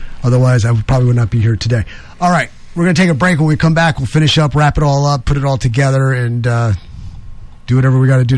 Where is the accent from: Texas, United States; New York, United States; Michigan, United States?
New York, United States; Remember, I'm from New York, so they get interesting up in New York.